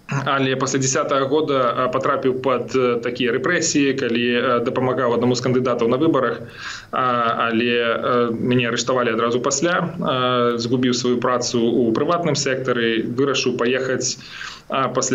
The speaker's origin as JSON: {"language": "Belarusian", "town": "Berazhnoye", "region": "Brest Region", "country": "Belarus", "tie": "born or raised there", "said": "Я нарадзіўся на Століншчыне, у вёсцы Беражное, скончыў там беларускую школу"}